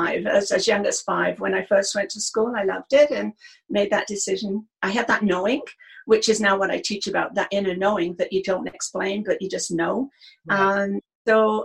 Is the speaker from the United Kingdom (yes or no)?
yes; England, United Kingdom; But growing up in England with that, it's very much about labels and finding where you fit